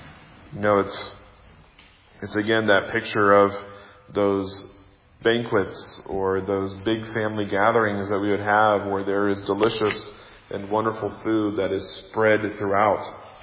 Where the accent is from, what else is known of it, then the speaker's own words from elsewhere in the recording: Kansas City, United States; also born or lived in Seattle, United States; Growing up in Kansas City, I always had access to and could see and drove across the Missouri River.